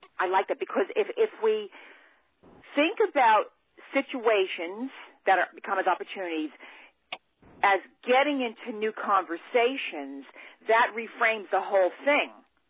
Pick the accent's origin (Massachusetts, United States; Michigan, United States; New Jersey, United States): New Jersey, United States; I signed in a couple of minutes late, but … I'm from New Jersey.